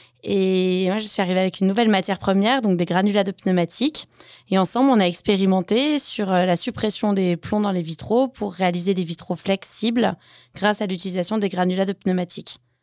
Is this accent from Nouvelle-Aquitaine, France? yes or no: no; Provence-Alpes-Côte d'Azur, France; ça a commencé autour de la Camargue, donc ma région d'origine